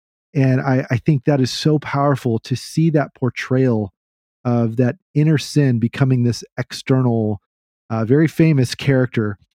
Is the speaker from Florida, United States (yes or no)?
no; Texas, United States; accent: Texan; Yeah, it doesn't quite hit the same with my Texan accent